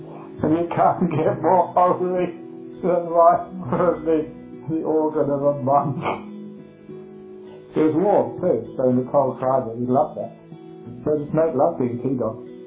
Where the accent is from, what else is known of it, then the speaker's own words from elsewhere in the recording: England, United Kingdom; I was just very fussy when I was growing up in England.